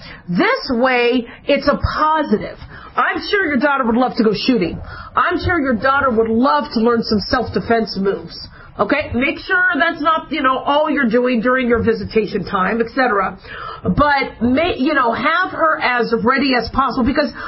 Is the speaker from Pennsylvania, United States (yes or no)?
no; Phoenix, Arizona, United States; Now, mind you, I grew up in Phoenix, Arizona. We're talking 120-degree weather.